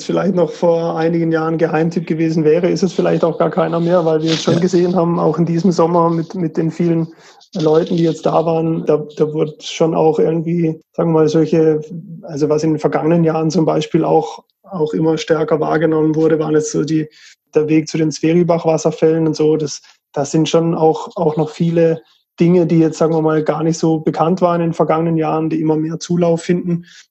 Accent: Titisee, Baden-Württemberg, Germany; Also ich bin in Titisee aufgewachsen. Das ist so mittendrin im Hochschwarzwald.

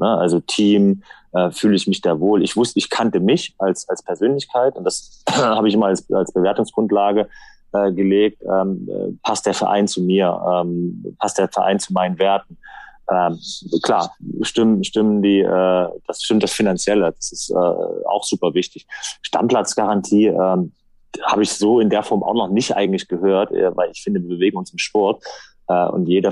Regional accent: Leverkusen, North Rhine-Westphalia, Germany; Ich bin in Leverkusen groß geworden.

